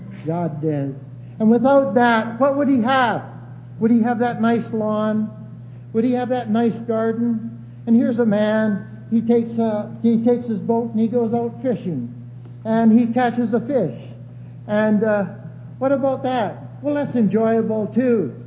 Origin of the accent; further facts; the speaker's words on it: Canada; I'm Canadian.